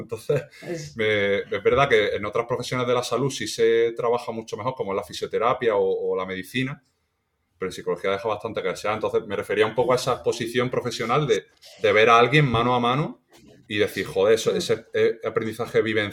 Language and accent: Spanish; Granada, Andalusia, Spain; bueno, yo soy de Granada, he estudiado aquí